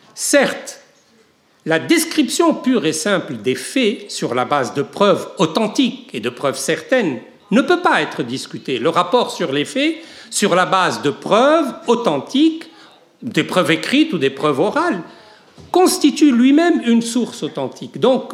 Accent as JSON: {"language": "French", "country": "Tunisia", "said": "je suis tunisien, je suis maghrébin, je connais donc bien l'Algérie."}